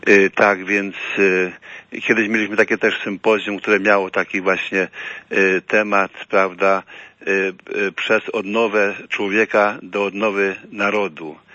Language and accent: Polish; Subcarpathian Voivodeship, Poland; archidiecezję, z której właśnie pochodzę, z Podkarpacia, archidiecezja Przemyska